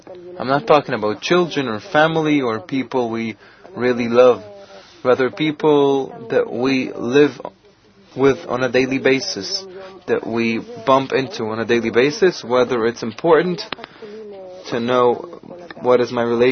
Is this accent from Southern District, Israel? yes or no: yes; Eilat, Southern District, Israel; I'm from Eilat.